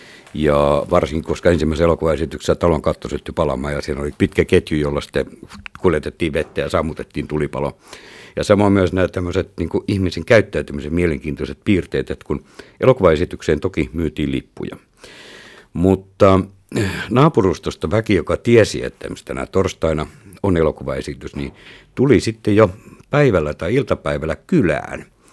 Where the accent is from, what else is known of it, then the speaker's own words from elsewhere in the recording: Kemi, Lapland, Finland; siihen aikaan mun lapsuus Kemissä oli elokuvateattereita